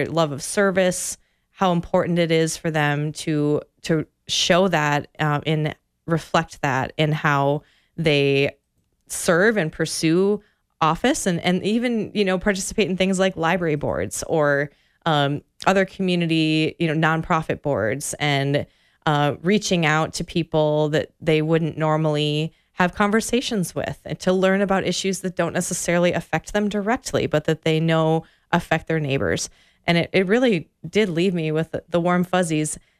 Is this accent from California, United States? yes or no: no; Crosslake, Minnesota, United States; Cross Lake is my hometown.